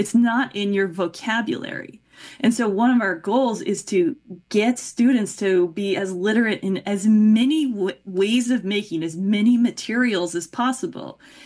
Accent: Massachusetts, United States; there was this patch of woods behind the house where I grew up. I grew up in Massachusetts.

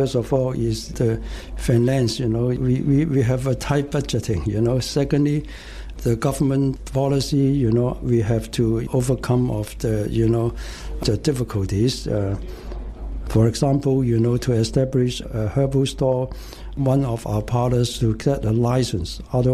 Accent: China; moved away; Southern China. I'm living in the high mountains, and I was by that time relatively underprivileged.

